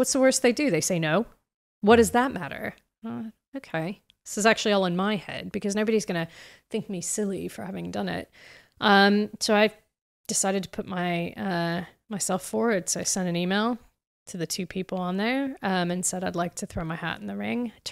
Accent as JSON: {"language": "English", "country": "United States", "said": "I'm American."}